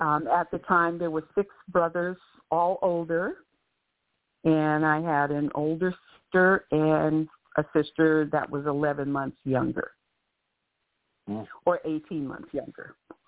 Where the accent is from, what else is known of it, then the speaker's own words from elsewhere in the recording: Harlem, New York, United States; And I grew up in Harlem, New York, in one of those picturesque, scary-looking architectural magnificence buildings that contain tons of railroad apartments.